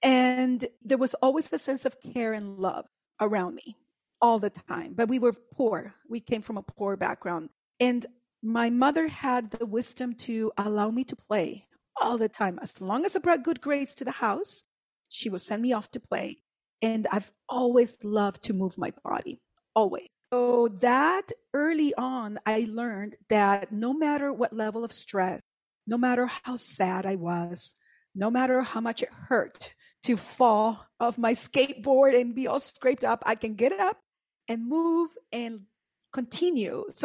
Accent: Mexico; I grew up in Mexico. My dad grew up in the U.S.

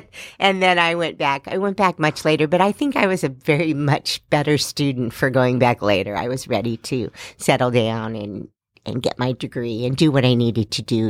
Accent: Redlands, California, United States; also born or lived in San Bernardino; So I am a homegrown San Bernardino girl. I grew up in Redlands, but I was born in San Bernardino, lived here all my life.

